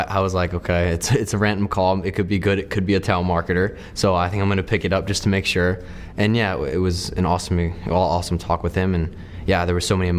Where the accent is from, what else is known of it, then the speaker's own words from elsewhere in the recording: Medford, New Jersey, United States; I grew up in Medford, New Jersey, a pretty small town.